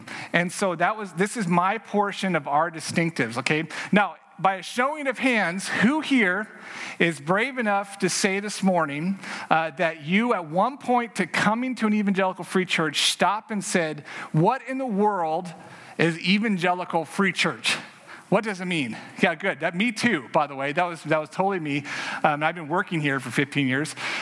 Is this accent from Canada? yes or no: no; Puerto Rico; I'm from Puerto Rico.